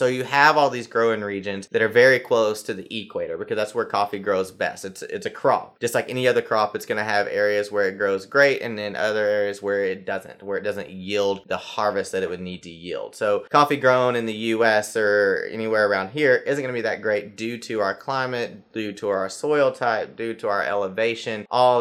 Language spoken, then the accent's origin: English; Arkansas, United States; now in Seattle, United States; This is why I'm here in Seattle. I'm from Arkansas.